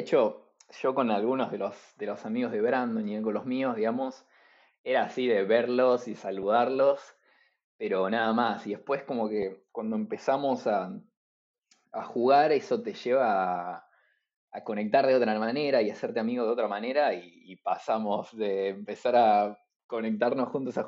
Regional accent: Buenos Aires, Argentina; Los dos de Capital, aparte.

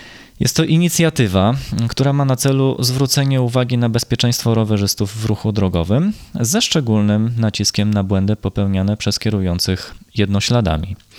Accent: Gdańsk, Pomeranian Voivodeship, Poland; No a ponieważ ja jestem z Gdańska

